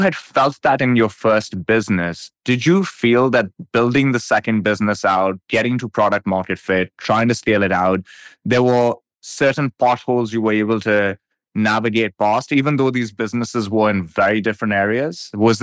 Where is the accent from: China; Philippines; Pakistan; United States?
Pakistan; Like, I remember growing up in Pakistan, it was a war zone.